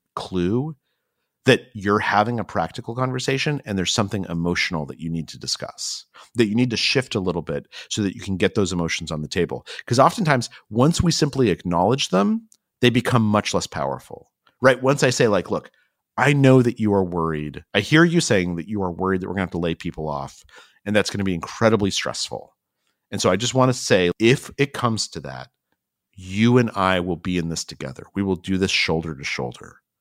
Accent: Albuquerque, New Mexico, United States; Like, I just told you so much about myself simply by telling you what I liked about growing up in Albuquerque.

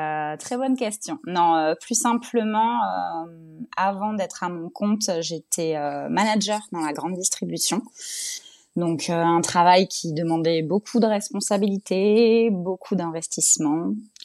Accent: Bordeaux, Nouvelle-Aquitaine, France; j'ai 34 ans, je suis bordelaise, j'habite à Mérignac, une petite ville à côté de Bordeaux.

